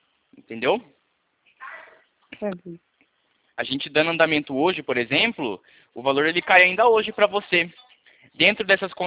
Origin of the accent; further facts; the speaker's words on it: São Paulo, Brazil; Eu sou de São Paulo. Meu escritório fica aqui em Itu.